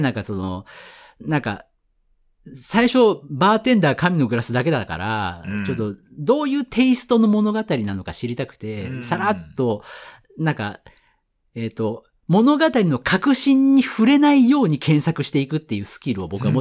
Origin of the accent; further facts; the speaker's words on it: Tokorozawa, Saitama, Japan; 僕、出身が埼玉県所沢市なんで、